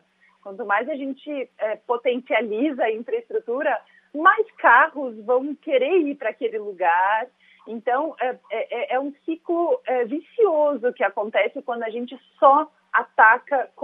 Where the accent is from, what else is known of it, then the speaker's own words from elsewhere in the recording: Flores da Cunha, Rio Grande do Sul, Brazil; Eu sou de Flores da Cunha, a gente tem um centro muito característico aqui numa cidade de 30 mil habitantes.